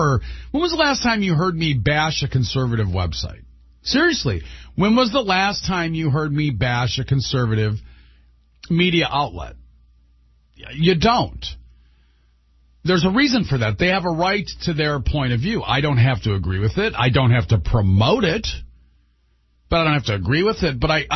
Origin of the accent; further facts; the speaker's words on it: United States; but because I'm an American